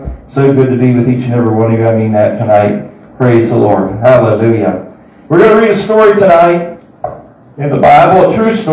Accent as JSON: {"language": "English", "region": "West Virginia", "country": "United States", "tie": "born or raised there", "said": "One of my very best friends, a doctor in my hometown there in West Virginia."}